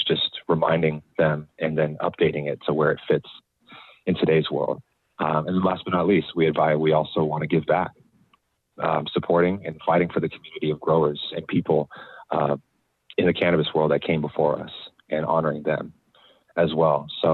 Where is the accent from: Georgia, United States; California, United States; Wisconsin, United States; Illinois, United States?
California, United States; And first of all, just growing up in the Bay Area, my perception of cannabis and adults and people and my folks and people around me, it was never taboo